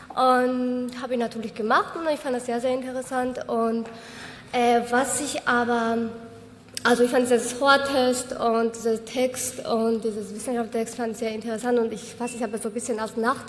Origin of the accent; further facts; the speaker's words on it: Georgia; German is a second language; now in Hamburg, Germany; Also ich studiere Jura an der Uni Hamburg, habe ich 2018 angefangen und ich komme aus Georgien und bin seit 4 Jahren hier in Hamburg, in Deutschland allgemein.